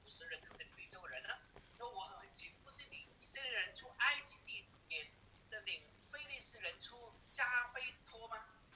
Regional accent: China; 对我们中国人来说也是大事情

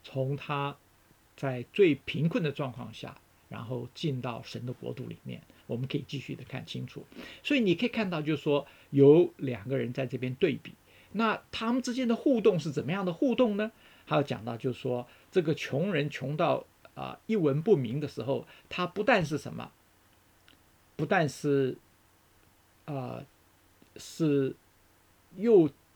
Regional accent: Taiwan; 我小时候就是在台湾长大的时候呢，那个时候在50、60年代呢

